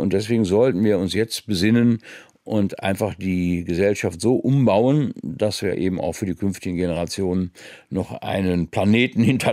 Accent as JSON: {"language": "German", "region": "Rhineland", "country": "Germany", "said": "Ich fühle mich natürlich mental als Rheinländer und als Europäer, bin aber doch sehr froh, in Deutschland zu leben."}